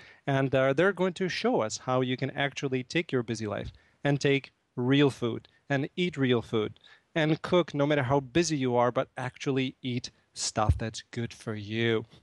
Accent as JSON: {"language": "English", "country": "Russia", "tie": "born or raised there", "said": "I grew up in Russia, where the staple of nutrition was potato and chicken"}